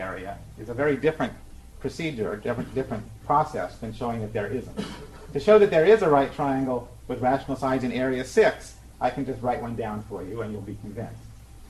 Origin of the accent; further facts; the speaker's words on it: United States; I grew up in Washington. This is my first time in this building, and it's a pleasure to be here.